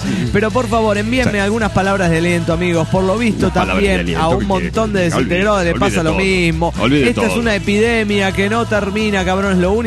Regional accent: Quito, Pichincha, Ecuador; de Quito, Ecuador.

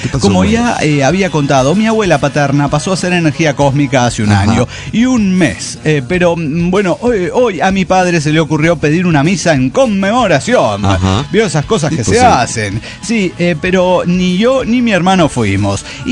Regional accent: Medellín, Antioquia, Colombia; de Medellín, Colombia.

